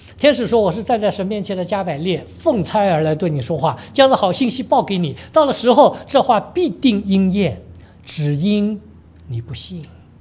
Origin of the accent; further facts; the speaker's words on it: Heilongjiang, China; born there; also born or lived in Liaoning / Beijing / Shanghai / Anhui; 我生在东北的黑龙江，然后我们去过辽宁，辽宁有鞍山，我们去过北京，北京有首钢，我们又回到过上海，上海有上钢，最后到了安徽一个叫马鞍山的地方，那个地方有马钢。